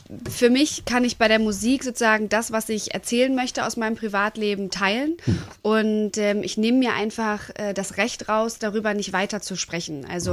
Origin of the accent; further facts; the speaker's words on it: Berlin, Germany; Also ich komme aus Berlin und da ist alles echt noch grau